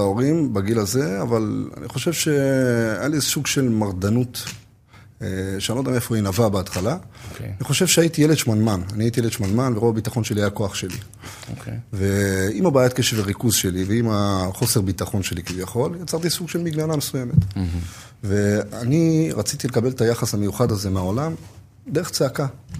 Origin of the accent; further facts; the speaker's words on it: Kfar Saba, Central District, Israel; טוב, תראה, בגדול, אני גדלתי בכפר סבא.